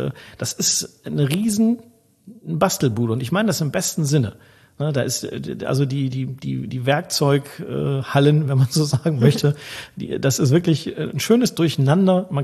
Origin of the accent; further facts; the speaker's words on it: North Rhine-Westphalia, Germany; born there; now in Münster, Germany; Ich selber komme aus dem Münsterland. Ich bin in Lahr geboren. Das ist eine kleine Gemeinde in der Nähe von Altenberge, in der Nähe von Münster, wo ich heute lebe.